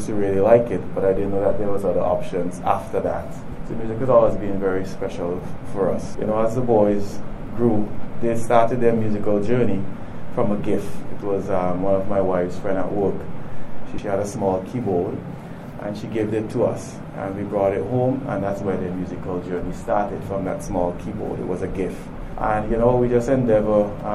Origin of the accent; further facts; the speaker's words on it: St. Vincent & Grenadines; I remember, I grew up here in St. Vincent, and, sometimes you didn't always have access to things that you like.